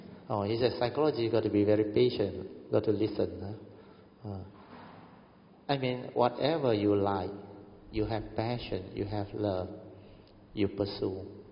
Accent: Kedah, Malaysia; English is a second language; So my problem was, when I was sent to an English school, where my hometown was a very, very rural and nobody speak English on there, all dialect on, then during the 60s. So I went to the English school, the best school in Kedah.

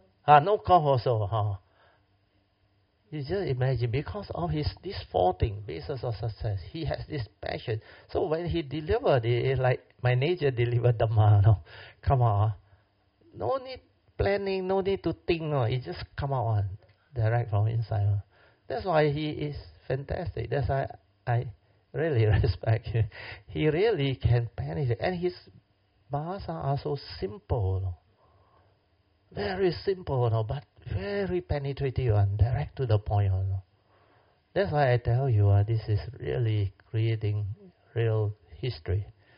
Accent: Alor Setar, Kedah, Malaysia; And my hometown, Alostar, I know one.

